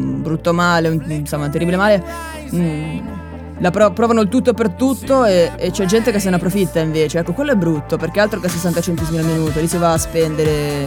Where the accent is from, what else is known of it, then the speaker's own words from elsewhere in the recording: Sardinia, Italy; io sono cresciuto in Sardegna, se uno ti mette occhio, uno si prende male, perché un po' ci si crede in Sardegna queste cose